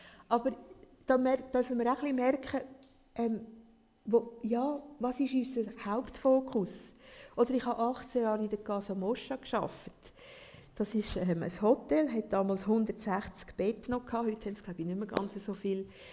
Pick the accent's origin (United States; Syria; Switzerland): Switzerland; haben wir als Schweizer ja ganz viele Möglichkeiten.